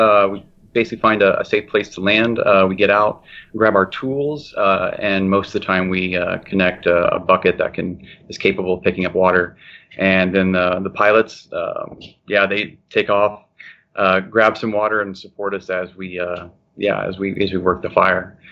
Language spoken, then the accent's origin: English; Fort Smith, Arkansas, United States; I grew up in Fort Smith, Arkansas. Lived there until I was 18, then went to school in Central Arkansas.